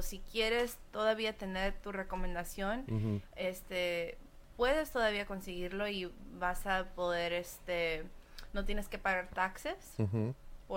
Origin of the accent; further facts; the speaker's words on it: San Diego, California, United States; Bueno, yo soy de San Diego.